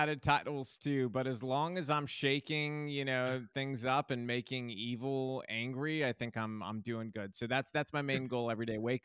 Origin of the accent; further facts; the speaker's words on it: United States; born there; ultimately my family came here from Cuba and they fled communism once. And I realized, living as an American citizen and being born here and being lucky enough to be born here